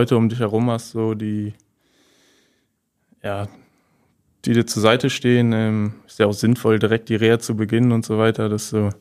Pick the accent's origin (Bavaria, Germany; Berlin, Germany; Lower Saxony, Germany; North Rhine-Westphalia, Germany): Lower Saxony, Germany; Osnabrück; einfach durch die Nähe zu meiner Familie, zu meiner Heimat, viele Freunde in den Kurven so und das war schon immer eine sehr schöne Zeit in Osnabrück.